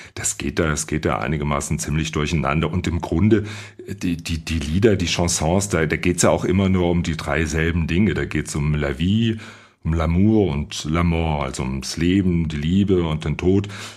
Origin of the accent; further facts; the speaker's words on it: Baden-Württemberg, Germany; Ich komme bei Ihnen ja aus dem Sendegebiet, von der Grenze, nur ein paar Kilometer weit weg vom Rhein.